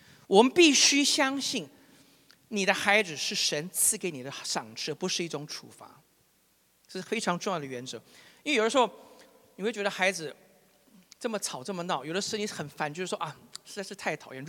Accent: Taiwan; now in Canada; 那我本身是从台湾来的，来这边差不多30年了。

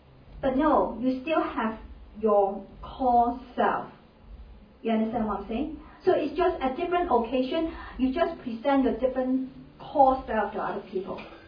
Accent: Hong Kong; born there; I'm a Chinese that I was born in Hong Kong, and I am sure I am a girl, okay, a woman.

